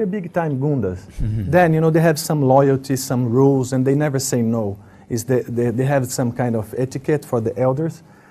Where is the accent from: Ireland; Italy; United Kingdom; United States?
Italy; accent: Italian; English is a second language; I'll keep my Italian accent.